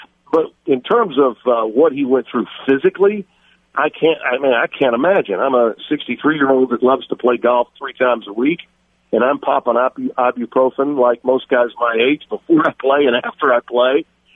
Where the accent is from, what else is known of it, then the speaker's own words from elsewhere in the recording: Shreveport, Louisiana, United States; I remember my friend and a guy that I grew up with really in Shreveport, Hal Sutton